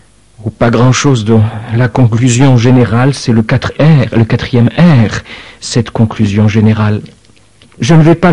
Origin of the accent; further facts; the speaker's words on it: France; on se repose sur le matelas épais d'un multispire, on dirait chez nous en France